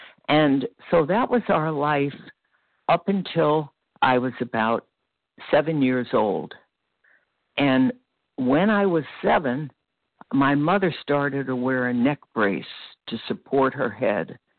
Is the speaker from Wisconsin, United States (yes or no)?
no; Brooklyn, New York, United States; born there; I was born in Brooklyn, New York. I'm 79 years old today, and I was born into a very lovely traditional Jewish family.